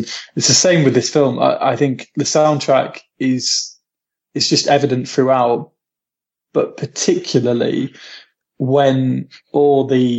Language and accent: English; East Midlands, United Kingdom; now in Manchester, United Kingdom; I'm from Lincolnshire. I'm from like the Shire. That is Markham.